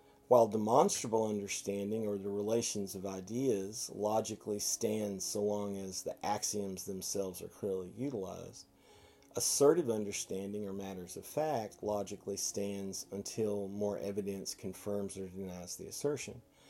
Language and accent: English; Waxahachie, Texas, United States; I know growing up in Waxahachie, one of the things that was fascinating to me